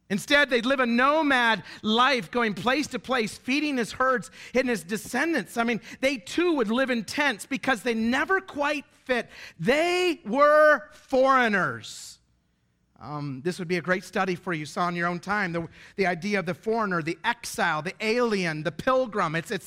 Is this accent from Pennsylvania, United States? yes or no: no; Idaho, United States; I love that I grew up in Idaho, because it's really fun to come from a place where you get to blow things up for fun.